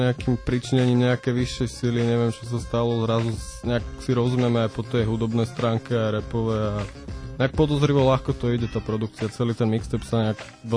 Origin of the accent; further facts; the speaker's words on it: Žilina, Žilina Region, Slovakia; also born or lived in Bratislava, Slovakia / Prague, Czechia; tam náhovno život na sídlisku v Žiline. Preto som odtiaľ vypadol do Riti, žil som 2 roky v Blave, potom som prešiel z Európy, chvíľu som žil v Prahe, teraz som sa vrátil nazad domov a aj vďaka tomu, že som teraz v Žiline